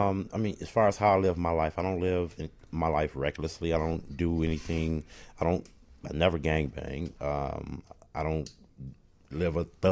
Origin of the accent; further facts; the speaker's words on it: Inglewood, California, United States; that and I grew up in Inglewood. I still stay in Inglewood.